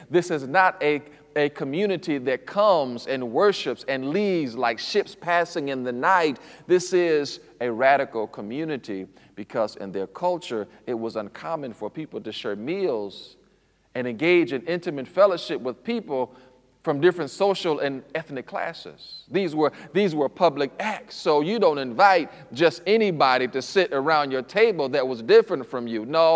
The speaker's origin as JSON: {"language": "English", "town": "Detroit", "region": "Michigan", "country": "United States", "tie": "born or raised there", "said": "So I grew up in St. Paul Ami Zion Church, located in Detroit, Michigan."}